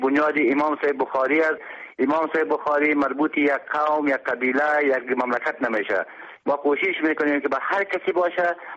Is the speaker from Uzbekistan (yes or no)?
yes; Bukhara, Bukhara Region, Uzbekistan; بله، از بخارا آمدم